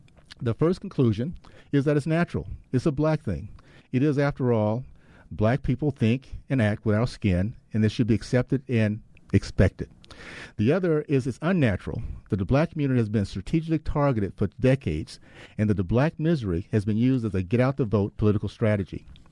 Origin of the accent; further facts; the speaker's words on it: Tallahassee, Florida, United States; We had an all-time low, 3.8% of entrepreneurs today versus the 40% when I was growing up in Tallahassee.